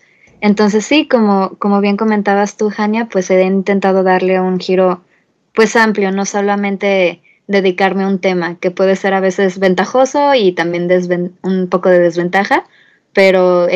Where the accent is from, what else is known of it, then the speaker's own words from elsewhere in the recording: Guadalajara, Jalisco, Mexico; soy tapatía mexicana y tengo 24 años